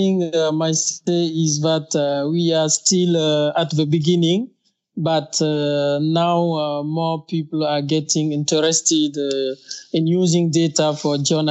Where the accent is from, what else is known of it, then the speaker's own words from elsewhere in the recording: Burkina Faso; first language French; English is a second language; from Burkina Faso, a West African country.